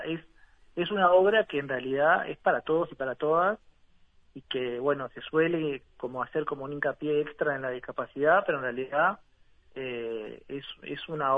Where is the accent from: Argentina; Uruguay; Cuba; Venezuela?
Uruguay; Y somos todos uruguayos.